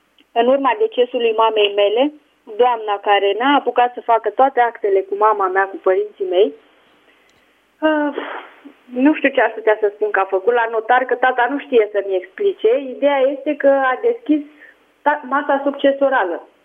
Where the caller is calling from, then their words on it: Craiova, Dolj, Romania; Sunt de la Craiova, vă deranjez?